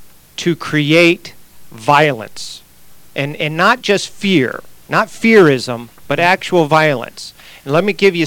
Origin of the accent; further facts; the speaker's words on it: Cleveland, Ohio, United States; Well, I was born in Cleveland, raised here, graduated from Lakewood High School.